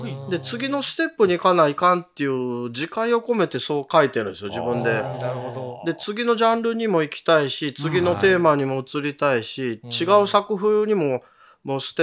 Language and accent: Japanese; Kansai, Japan; やっぱ関西人としてね